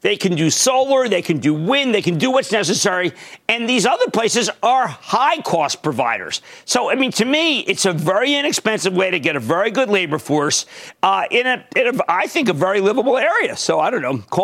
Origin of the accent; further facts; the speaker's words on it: Pennsylvania, United States; look, I'm from Pennsylvania